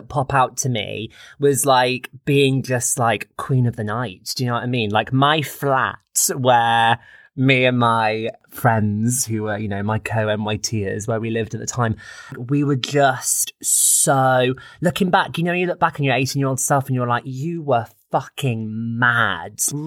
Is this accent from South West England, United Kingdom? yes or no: no; West Midlands, United Kingdom; I'm just outside of Birmingham, a really teeny tiny village called Alfkirk.